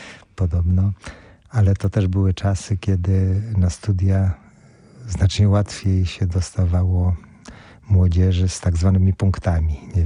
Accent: Gdańsk, Pomeranian Voivodeship, Poland; moved away as an adult; now in Warsaw, Poland; jak się nie dostałem na studia, że wyjechałem z Gdańska do Warszawy.

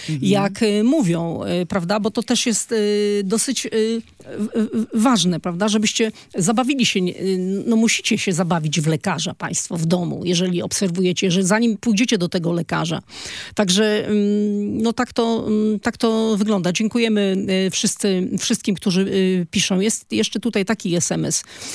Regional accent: Malbork, Pomeranian Voivodeship, Poland; Jestem z Malborka.

